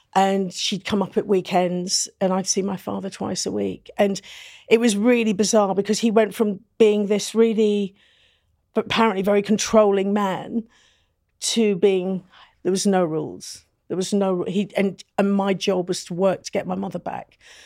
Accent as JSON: {"language": "English", "town": "Newcastle upon Tyne", "region": "North East England", "country": "United Kingdom", "moved": "yes", "lives_now": "London, United Kingdom", "said": "I come from Newcastle and my upbringing, oh, that's a real good question. My dad was originally born in Malaya, but he's Sri Lankan. And my mother is from Newcastle and they got married and split up when I was 7. So I'm mixed race."}